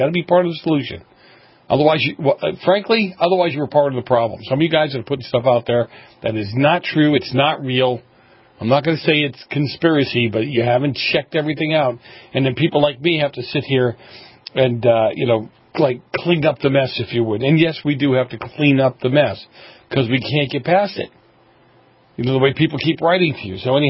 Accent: Boston, Massachusetts, United States; Well, I grew up in Boston, so it's just kind of like whatever.

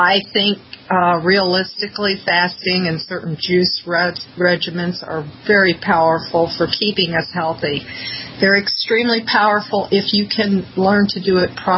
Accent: Kentucky, United States; I grew up in Kentucky, and back then, you know, vegetarian was unheard of.

